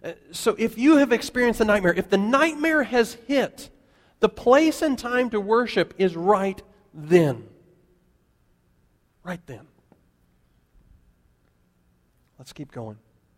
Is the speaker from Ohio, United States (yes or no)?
no; Colorado, United States; I grew up in Colorado. Some of you know that.